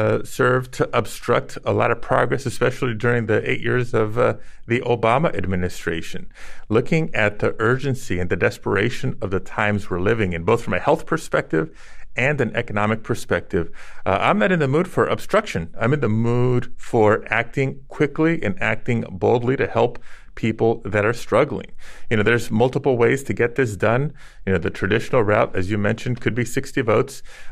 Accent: Pacoima, California, United States; I know my hometown of Pacoima in the Northeast San Fernando Valley is one of the biggest red spots on the map.

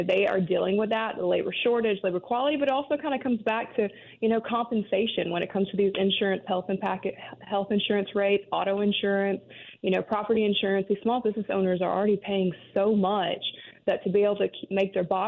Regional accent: Louisiana, United States; I'm from the North Shore, so St. Tammany Corporation, I know, offers a lot of benefits for people wanting to start their own business.

